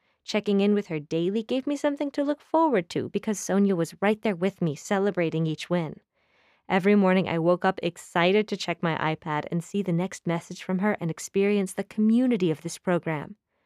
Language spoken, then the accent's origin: English; Mexico; I've never had it. I grew up in Mexico.